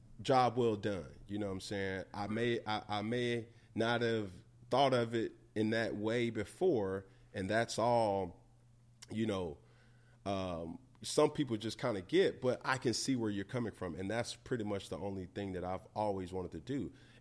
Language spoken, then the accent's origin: English; Atlanta, Georgia, United States; man, I'm from Atlanta, and I always tell people